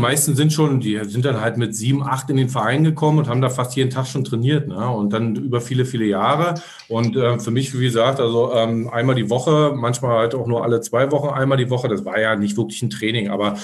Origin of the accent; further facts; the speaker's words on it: Berlin, Germany; wir kommen aus Ost-Berlin, ich bin in Ost-Berlin 1977, schon lange her, aber ist so immer so, geboren